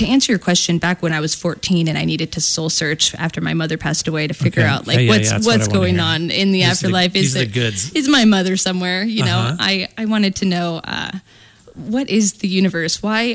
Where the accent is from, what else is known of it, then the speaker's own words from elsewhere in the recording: Spokane, Washington, United States; also born or lived in Seattle / North Dakota; We grew up in the Seattle area until I was 6 and then moved over to Spokane here. Mm-hmm. Yep. There was a year that we experienced North Dakota in 1997, but we came back to Spokane here.